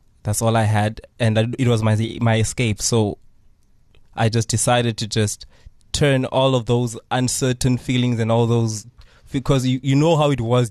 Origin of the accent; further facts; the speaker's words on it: New Brighton, Eastern Cape, South Africa; I am from New Brighton, born and bred here in Qobega, reside in New Brighton.